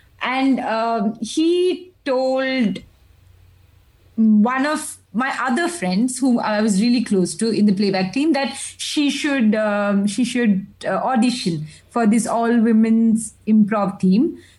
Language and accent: English; India; first language Malayalam; English is a second language; Malayalam, very Indian vernacular. I started watching English movies only in my 11th grade. In fact, I didn't speak English very well till my 6th grade, because I did not have anybody to speak English with.